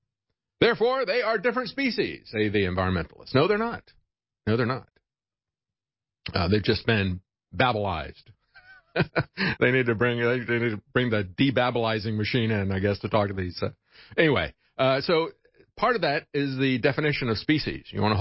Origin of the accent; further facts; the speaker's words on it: Florida, United States; You know, when I was growing up in Florida, we lived on a lake.